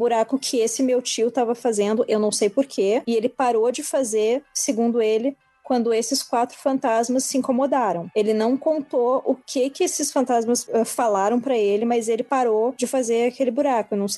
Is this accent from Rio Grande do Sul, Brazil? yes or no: yes; Porto Alegre, Rio Grande do Sul, Brazil; now in Curitiba, Brazil; Eu sou de Porto Alegre, eu moro em Curitiba, mas eu já morei em alguns lugares do mundo a trabalho.